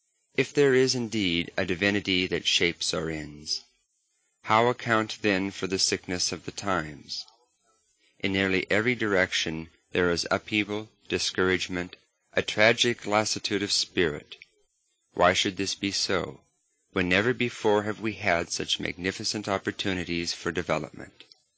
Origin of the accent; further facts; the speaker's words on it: Pennsylvania, United States; As a Pennsylvania boy, I was proud that my home state could boast of some of the biggest forests the earth had ever known.